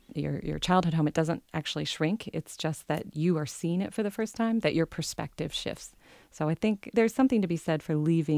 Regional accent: Hannibal, Missouri, United States; We walk the same streets where Mark Twain, where his boyhood home is, see the exact same fence that shows up in Tom Sawyer

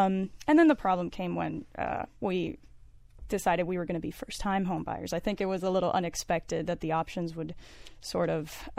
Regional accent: Miami, Florida, United States; as I grew up here in Miami and we sort of moved around a lot, family was renting, and I think that that actually made me want to anchor myself to one place.

